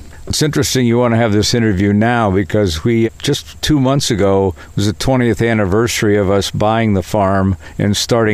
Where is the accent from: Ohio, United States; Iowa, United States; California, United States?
Ohio, United States; Ashland; The other thing is, I grew up around Ashland, Ohio, as a young boy, and I used to spend many evenings after school in the woods.